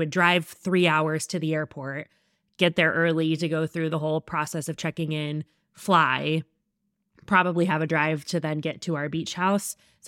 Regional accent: Midwest, United States; I'm from the Midwest, so it's never fly.

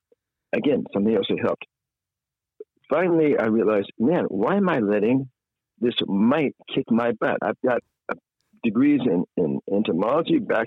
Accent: Newport Beach, California, United States; I grew up in Southern California back before it was houses. My area was, farmland back then in Newport Beach, California, ranch land and orange groves.

